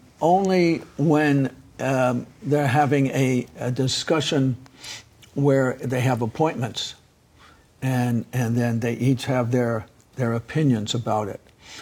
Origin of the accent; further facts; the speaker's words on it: New York, United States; When I was growing up in New York, all the young women, the blacks and Puerto Ricans, the girls were 12, 13, 14 years old.